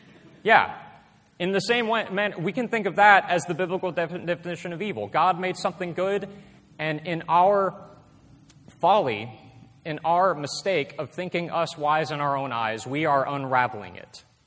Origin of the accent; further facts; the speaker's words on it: Mississippi, United States; it was a church back in my hometown of Mississippi.